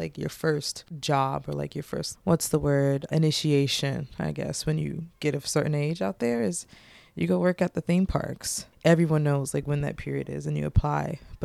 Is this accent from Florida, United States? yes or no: yes; Orlando, Florida, United States; I grew up in Orlando, Florida, the kingdom of hospitality, the Mickey Mouse.